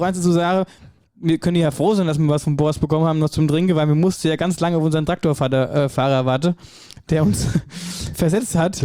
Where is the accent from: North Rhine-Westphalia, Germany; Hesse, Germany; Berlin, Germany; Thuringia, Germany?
Hesse, Germany; Ober-Wöllstadt; ja, ich bin aus Oberwölstadt